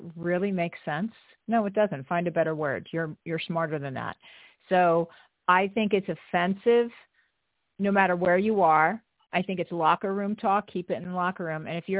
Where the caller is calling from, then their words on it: New Jersey, United States; from New Jersey.